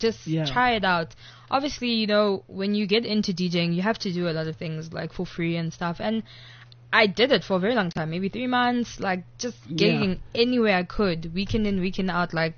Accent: Durban, KwaZulu-Natal, South Africa; It fit really well because I mean I'm from Durban, really. Yeah. Like originally I am from Durban.

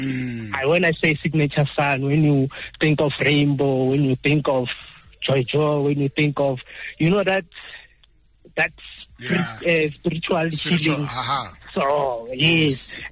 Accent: Limpopo, South Africa; I'm original from Limpopo, so don't lose hope.

